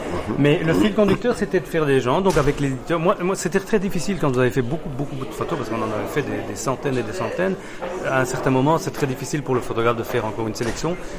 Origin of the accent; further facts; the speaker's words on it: Brussels, Belgium; Et après, moi j'ai découvert Namur. Je suis bruxellois.